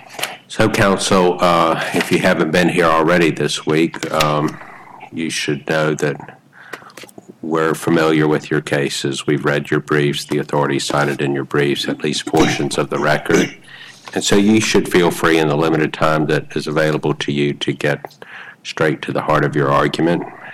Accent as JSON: {"language": "English", "town": "Mobile", "region": "Alabama", "country": "United States", "tie": "born or raised there", "said": "I know that street very well. I grew up in Mobile."}